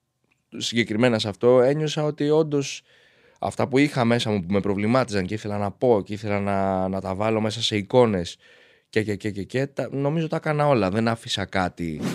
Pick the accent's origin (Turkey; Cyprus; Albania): Albania; now in Greece; Συνήθως εγώ σαν Αλβανός έμπαινα στην ελληνική ομάδα.